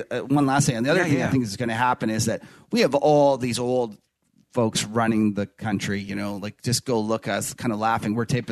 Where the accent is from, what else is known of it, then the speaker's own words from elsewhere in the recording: Canada; So I'm Canadian. So it's Zed, by the way.